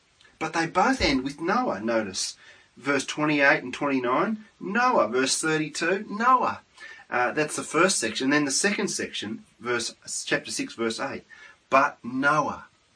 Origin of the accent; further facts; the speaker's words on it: Australia; Actually, it's a question that, as an Australian, you don't want to ask too hard, dig too deep